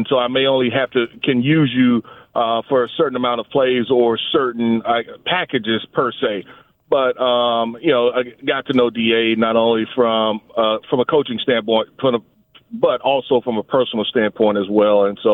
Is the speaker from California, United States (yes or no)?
no; Mississippi, United States; I'm from Mississippi. So you don't bring a young man up from Mississippi during January.